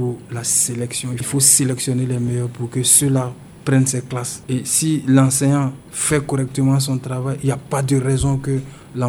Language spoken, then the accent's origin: French; Côte d’Ivoire; Moi, je suis positif. Je suis un Ivoirien optimiste.